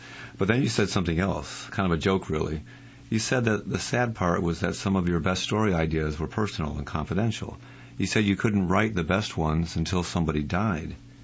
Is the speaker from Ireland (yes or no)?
no; Monroe, United States; I'm from Monroe.